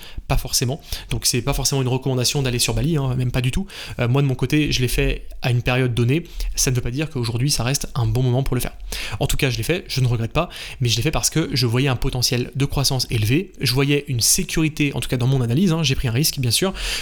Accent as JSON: {"language": "French", "country": "France", "said": "pas dans mon pays d'origine qui est la France"}